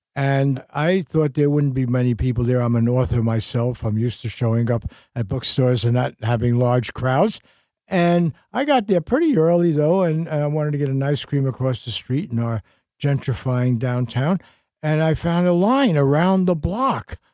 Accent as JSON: {"language": "English", "town": "Bronx", "region": "New York", "country": "United States", "tie": "born or raised there", "said": "I grew up in the Bronx, New York, went to City College, was there in the Bronx living with my mother, who was a garment worker until I was 23 years old or something, and took the train to school."}